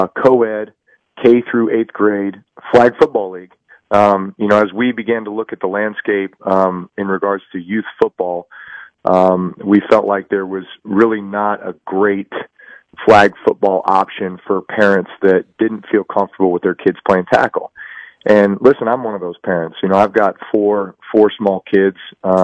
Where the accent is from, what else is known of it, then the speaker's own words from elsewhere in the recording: Austin, Texas, United States; he's from close to where I'm from. I'm from Austin.